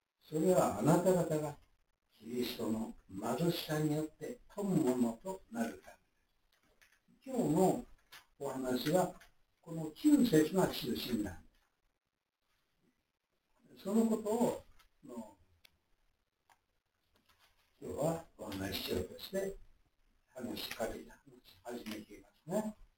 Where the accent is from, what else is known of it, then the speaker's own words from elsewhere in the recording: Takasago, Hyogo, Japan; born there; 私は兵庫県高砂を、ね、美保町の、自分の親の家で生まれたんですが、